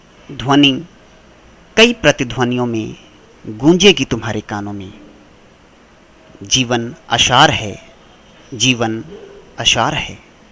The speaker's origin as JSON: {"language": "Hindi", "town": "Nalanda", "region": "Bihar", "country": "India", "lives_now": "Kolkata, India", "said": "मूल रूप से नालंदा बिहार का निवासी हूँ। कोलकाता में एक निजी कंपनी में अकाउंटेंट के तौर पर कार्यरत हूँ।"}